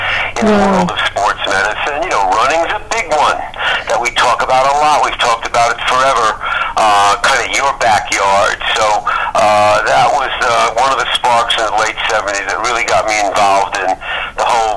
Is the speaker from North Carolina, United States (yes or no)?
no; New York, United States; accent: New York; now in Chicago, United States; You know, I grew up in New York, and I do work once a week on keeping my New York accent, even though I've been in the Chicago area for like 40-something years.